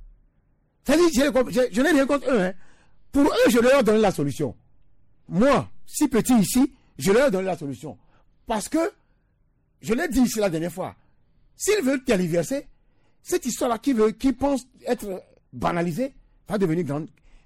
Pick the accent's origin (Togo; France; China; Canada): Togo; chez nous au Togo